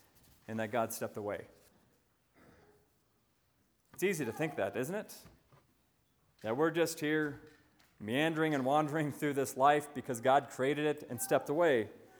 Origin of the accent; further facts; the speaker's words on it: North Dakota, United States; You see, my home state of North Dakota is facing the same difficulties that your universities are also facing.